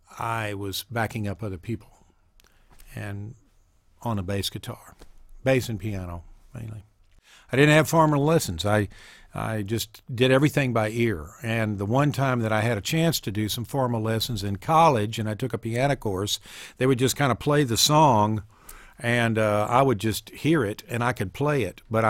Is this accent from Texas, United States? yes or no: yes; San Antonio, Texas, United States; I was born in San Antonio, Texas, at the Bexar County Hospital there in the middle of town, just around the corner from the Alamo. San Antonio was a bustling town. It was a great place to grow up.